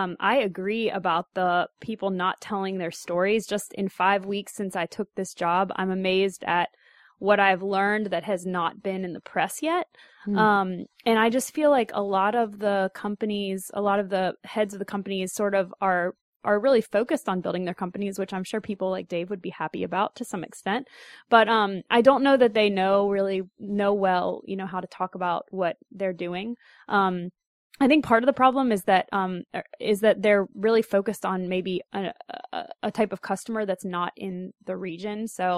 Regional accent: Cincinnati, Ohio, United States; I come from Cincinnati where it's really consumer focused.

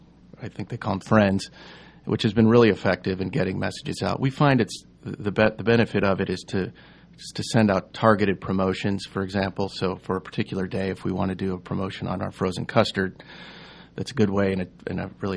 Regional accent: Chicago, Illinois, United States; I'm from Chicago and kind of miss not having a Chicago dog here.

